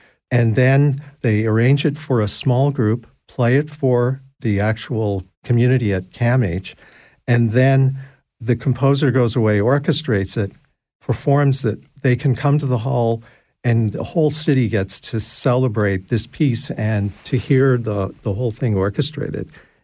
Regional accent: Calgary, Alberta, Canada; growing up in Calgary, I went to one of those school concerts and saw an orchestra for the very first time

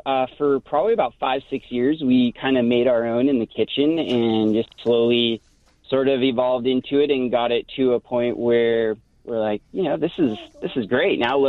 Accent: California, United States; we're from Southern California. We're surfers, and being out in the sun is part of our everyday life.

